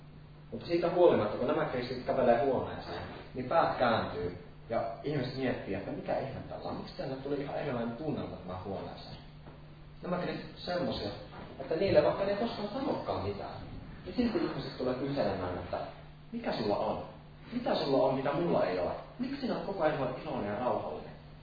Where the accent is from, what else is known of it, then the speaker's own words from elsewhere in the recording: Kuopio, North Savo, Finland; also born or lived in Kotka; minä asun Kuopiossa, olen syntynyt Kuopiossa. Varhaislapsuuteni asuin Kotkassa.